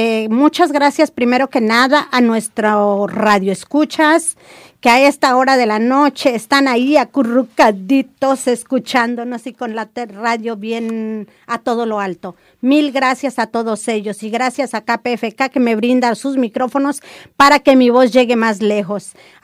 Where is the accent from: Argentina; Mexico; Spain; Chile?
Mexico; now in United States; somos los mexicanos migrantes que estamos aquí fuera de territorio mexicano